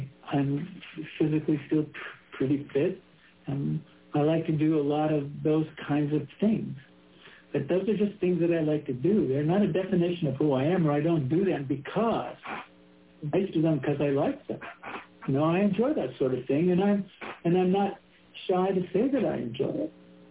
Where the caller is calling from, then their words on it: Mary Esther, Florida, United States; But right now I'm calling in from the Magnolia Zen Center in Mary Esther, Florida.